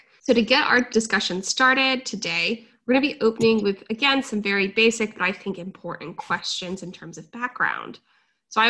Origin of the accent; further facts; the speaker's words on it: United States; I think, at least for me, as an American woman